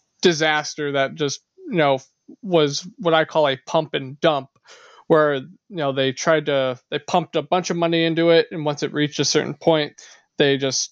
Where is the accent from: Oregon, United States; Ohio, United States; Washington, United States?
Ohio, United States; It's such a shame, too, because, like, you know, we're from Ohio, and they just, I don't know, give Ohio kind of a bad rap.